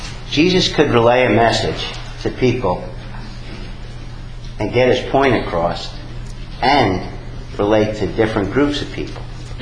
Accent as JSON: {"language": "English", "region": "New York", "country": "United States", "tie": "born or raised there", "said": "Me and my brother, I grew up in New York, and I'm a Red Sox fan."}